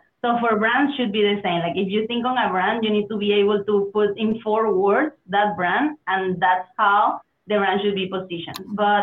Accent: Venezuela; I'm originally from Venezuela

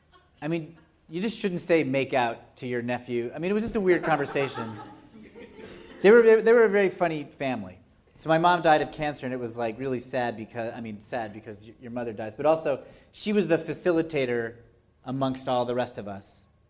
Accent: New England, United States; I'm from New England, and my family, I think like maybe a lot of families are like this, they don't talk about anything.

